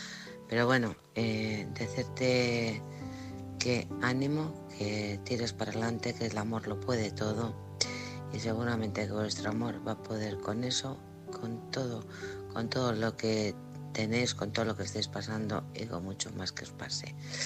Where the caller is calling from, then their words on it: Alcorcón, Community of Madrid, Spain; de Alcorcón.